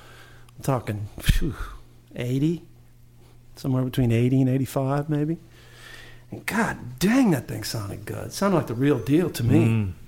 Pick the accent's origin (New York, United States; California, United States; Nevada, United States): California, United States; Santa Monica; I grew up in Santa Monica.